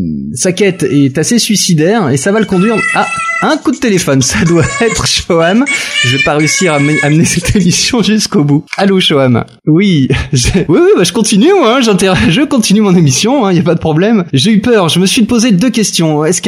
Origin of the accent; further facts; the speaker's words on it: France; ça sort bientôt, hein, chez nous en France